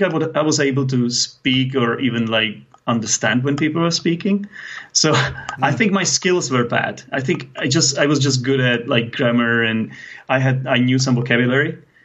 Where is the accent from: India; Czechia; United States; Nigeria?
Czechia; first language Czech; English is a second language; And basically, we were just talking about English in Czech, which is my native language.